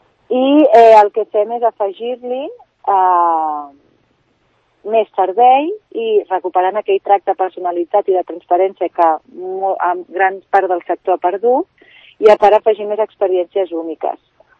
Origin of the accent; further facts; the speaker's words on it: Baixador de Vallvidrera, Catalonia, Spain; Jo soc de Baixador de Vallvidrera, però estic entre mig de Barcelona i Sant Cugat, faig més vida a Sant Cugat, la meva família és de Vall d'Oreig